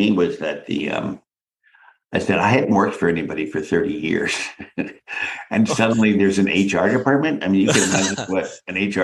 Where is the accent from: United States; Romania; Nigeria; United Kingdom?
United States; now in Canada; I mean, even though I'm still an American, I'm a permanent resident, and I do believe that it solved so many of the issues around basic lifestyle